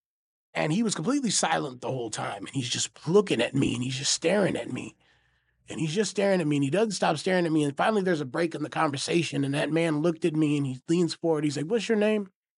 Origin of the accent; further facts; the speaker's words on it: Palmer, United States; growing up in Palmer, I can count on both hands probably